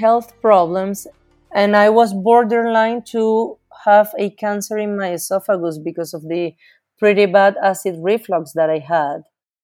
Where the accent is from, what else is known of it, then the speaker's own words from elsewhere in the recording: Venezuela; also born or lived in Texas; now in Kuala Lumpur, Malaysia; I'm living in Kuala Lumpur, Malaysia, but I am from Venezuela. I used to live in Texas before.